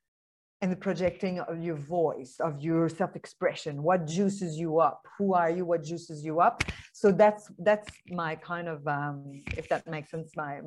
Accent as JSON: {"language": "English", "country": "Canada", "second_language": "English", "lives_now": "Australia", "said": "I'm French Canadian, and I'm in Australia, like you."}